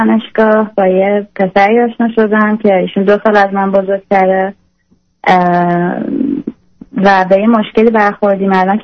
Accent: Iran; من از ایران هستم.

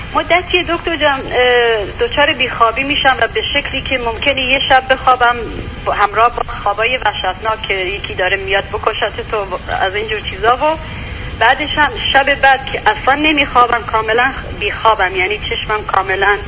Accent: Iran; also born or lived in Turkey; now in Canada; من با همسر قبلیم که جدا شده بودیم از ایران، ولی با هم دیگه اومدیم کانادا.

